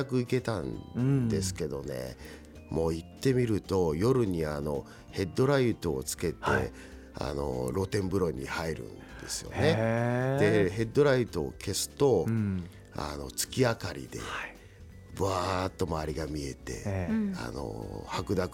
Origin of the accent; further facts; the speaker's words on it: Okayama, Japan; 出身は岡山県なんですよ。